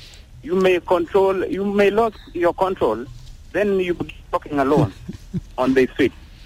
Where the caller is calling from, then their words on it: Malakal, Upper Nile, South Sudan; calling from Malakal.